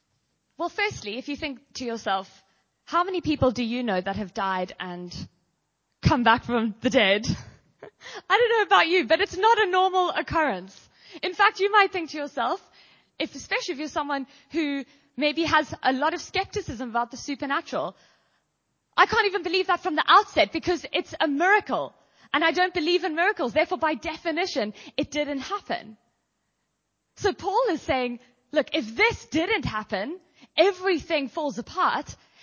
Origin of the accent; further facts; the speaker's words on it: South Africa; now in Oxford, United Kingdom; I'm South African, but I've been here for, yes, but I've been here for 10 years, so it goes in and out